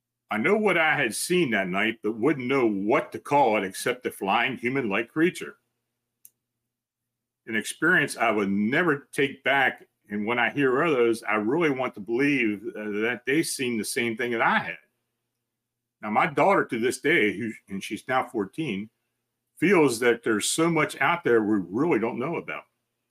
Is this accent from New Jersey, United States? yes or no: yes; Cherry Hill, New Jersey, United States; I'm from Cherry Hill, New Jersey